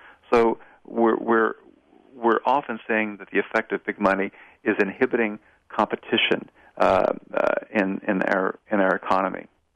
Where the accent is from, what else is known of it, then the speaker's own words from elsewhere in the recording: Tennessee, United States; And my home state is Tennessee